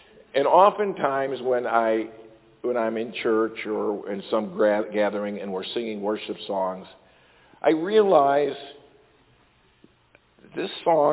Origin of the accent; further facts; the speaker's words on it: Ireland; I will justify it. I'm Irish. Covers everything.